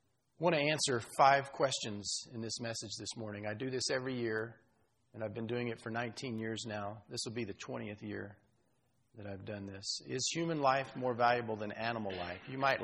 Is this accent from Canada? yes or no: no; Texas, United States; Now, I'm not just picking on Texas. That's my home state.